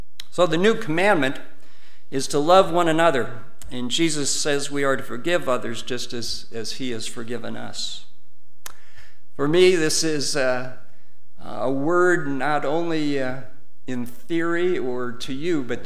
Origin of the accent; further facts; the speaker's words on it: Fairbank, Iowa, United States; when I was growing up in Fairbank, Iowa, not all that far from here, as a child on a farm